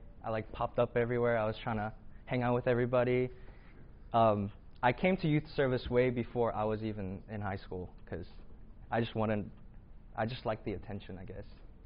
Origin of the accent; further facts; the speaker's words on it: South Korea; moved away; So I grew up in church in Korea, and then when I came here, AKMC was like the church, you know, the only Korean church that was big enough